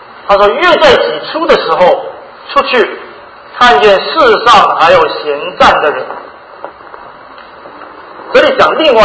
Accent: Hong Kong; 你知道我在香港长大的，香港是每分钟都在讲，你看不到路上有人站。

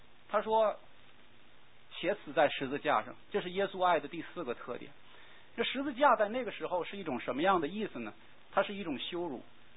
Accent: China; 因为就是说按我们中国人的话说，就是说是忘恩负义，狼心狗肺。

